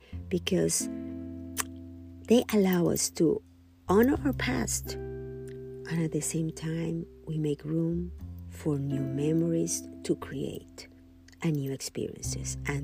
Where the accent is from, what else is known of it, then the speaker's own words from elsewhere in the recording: Nicaragua; I am from Nicaragua, and the Nicaraguan stuffing is delicious, and my daughter asked me for that recipe many years ago